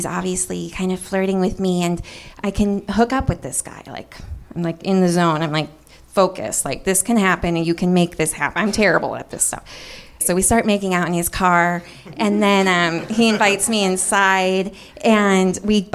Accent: Santa Barbara, California, United States; I come from Santa Barbara, and there's this being there.

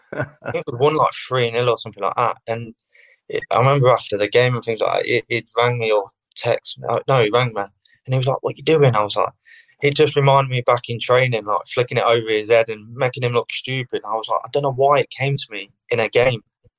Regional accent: Leicester, East Midlands, United Kingdom; starting against Leicester, which is my hometown team

